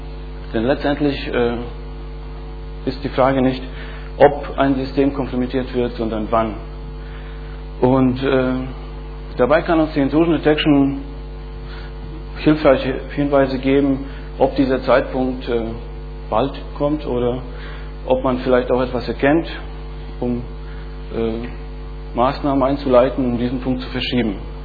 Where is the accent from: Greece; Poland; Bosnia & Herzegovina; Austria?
Bosnia & Herzegovina; now in Berlin, Germany; Ich komme aus Bosnien, falls Sie sich über meinen Namen wundern